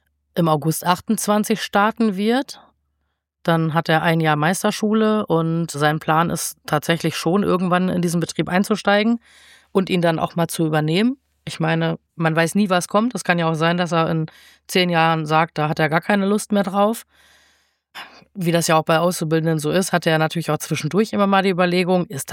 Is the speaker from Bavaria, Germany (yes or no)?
no; Kassel, Hesse, Germany; Ich komme gebürtig aus Kassel. Und meine Eltern sind, wie ich 14 war, nach Oberlistingen gezogen.